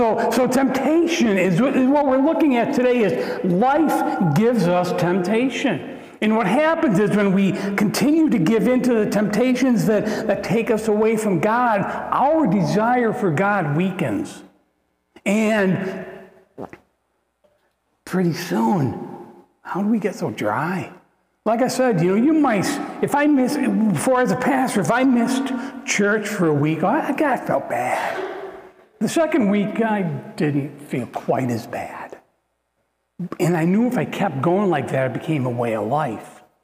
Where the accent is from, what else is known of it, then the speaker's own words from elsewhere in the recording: Morrisville, New York, United States; So we're from Morrisville, New York. And every 2 weeks, we would go home to visit.